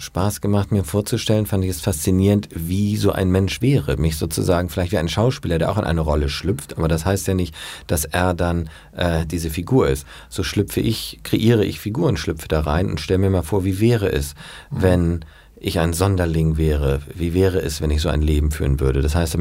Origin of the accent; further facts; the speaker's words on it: Hamburg, Germany; ich bin Hamburger, ich meine Jahrgang und so weiter, da kann ich natürlich viel aus meiner eigenen Erfahrung schöpfen